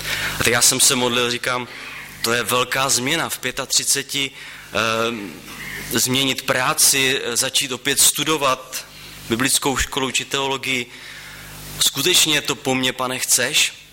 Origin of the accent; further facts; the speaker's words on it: Havířov, Moravian-Silesian Region, Czechia; born there; Já jsem se narodil v Havířově v nevěřícím prostředí a můžu říct, že jsem byl velký ateista, evolucionista